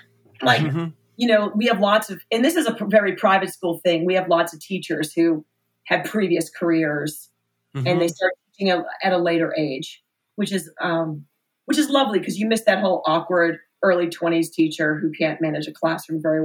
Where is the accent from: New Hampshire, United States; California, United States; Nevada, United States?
New Hampshire, United States; Nashua; This is in Nashua, New Hampshire. It's a town on the Massachusetts border. It's like it's one of the big cities of New Hampshire.